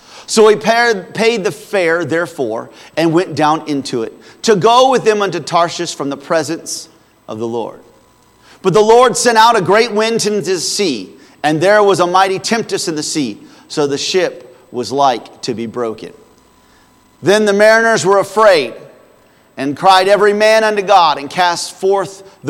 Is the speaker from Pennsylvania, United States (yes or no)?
no; Bloomington, Indiana, United States; My entire life, I was born and raised in Bloomington.